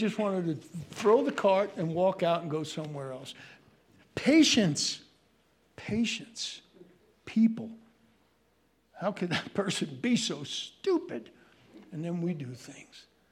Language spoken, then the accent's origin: English; New York, United States; I'm a New Yorker